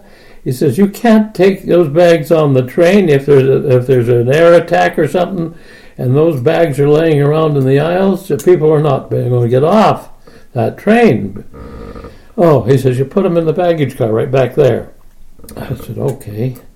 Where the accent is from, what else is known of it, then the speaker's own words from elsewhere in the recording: Canada; I'm a Canadian, but I got English uniforms.